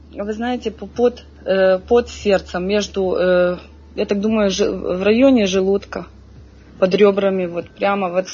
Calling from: Germany; я звоню из Германии

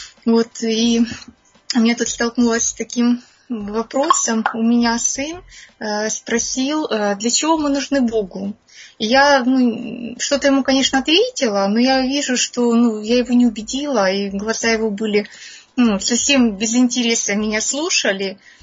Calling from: Ukraine; я из Украины.

